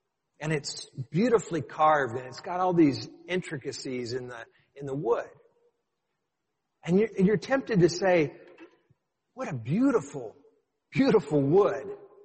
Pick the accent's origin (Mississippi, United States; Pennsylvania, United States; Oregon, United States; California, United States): Oregon, United States; born there; I was born in Oregon.